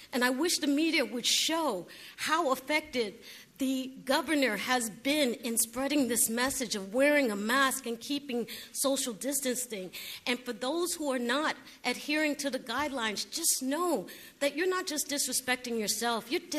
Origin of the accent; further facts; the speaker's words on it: Brooklyn, New York, United States; my hometown, my borough, my beloved borough of Brooklyn, and all of New York